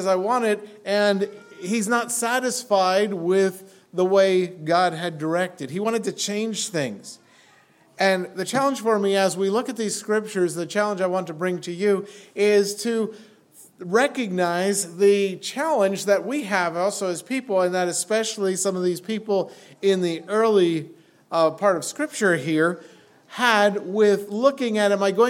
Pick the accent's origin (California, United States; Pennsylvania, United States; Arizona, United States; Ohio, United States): Pennsylvania, United States; We come from Pennsylvania. Greetings from PA.